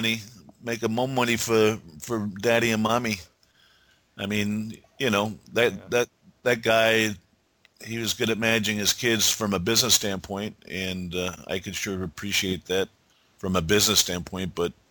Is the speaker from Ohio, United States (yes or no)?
no; New Jersey, United States; We're from the Jersey metro area.